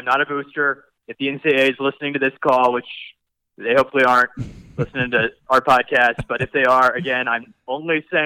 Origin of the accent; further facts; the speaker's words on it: Kansas City, United States; I'm from Kansas City. I like the Chiefs.